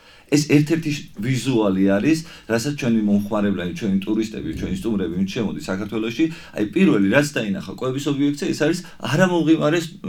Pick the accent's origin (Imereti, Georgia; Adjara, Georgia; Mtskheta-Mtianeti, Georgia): Adjara, Georgia; აი ჩვენი კუთხეა ეს დასავლეთ საქართველოს კერძო აჭარა, მოიხსენებათ ზან ისე საკურორტო ზოლი არის და ტურისტებსაც ძალიან ხშირად სტუმრობენ.